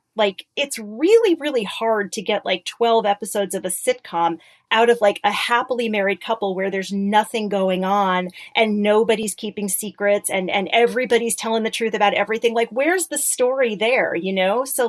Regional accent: Connecticut, United States; I grew up in Connecticut. I grew up in a suburb. I grew up in this like very pretty, very preppy, very WASPy part of Connecticut.

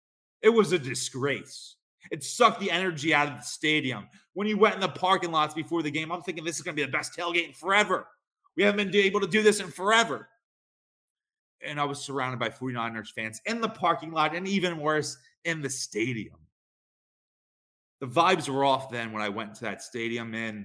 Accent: Philadelphia, Pennsylvania, United States; But I'm from Philadelphia.

